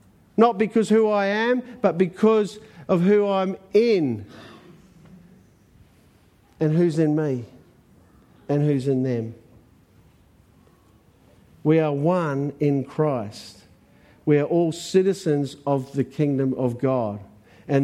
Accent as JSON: {"language": "English", "country": "Australia", "said": "from Australia. That's what I'll be saying."}